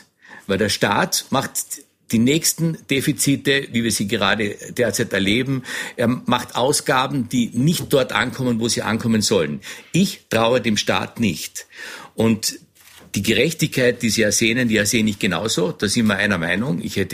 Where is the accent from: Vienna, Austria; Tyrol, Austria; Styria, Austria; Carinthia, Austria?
Carinthia, Austria; Gmünd; übrigens in Gmünd, in Kärnten, in meiner Heimat